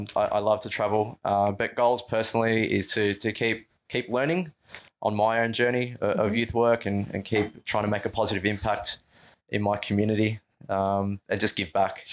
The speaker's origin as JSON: {"language": "English", "town": "Melbourne", "region": "Victoria", "country": "Australia", "tie": "born or raised there", "said": "growing up in Footscray in Melbourne"}